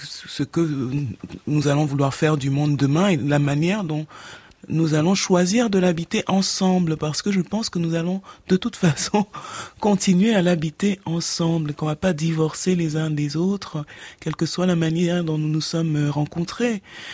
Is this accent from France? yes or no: no; Cameroon; parce que j'ai grandi au Cameroun